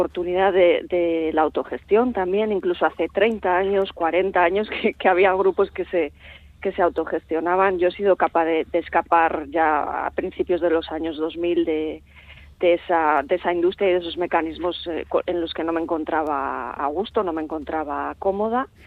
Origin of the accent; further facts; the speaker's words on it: Bilbao, Basque Country, Spain; que no soy de Irún, que soy de Bilbao.